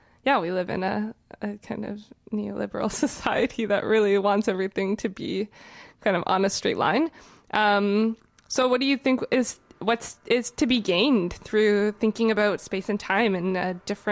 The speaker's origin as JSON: {"language": "English", "town": "Winnipeg", "region": "Manitoba", "country": "Canada", "tie": "born or raised there", "said": "next week you're headed to Winnipeg, my hometown"}